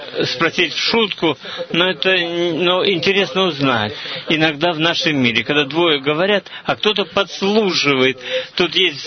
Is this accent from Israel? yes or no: yes; Israel; now in Petah Tikva, Israel; Я вырос в Мошаве.